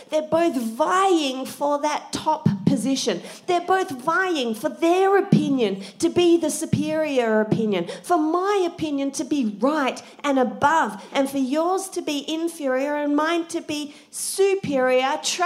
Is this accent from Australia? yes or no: yes; Australia; I'm Australian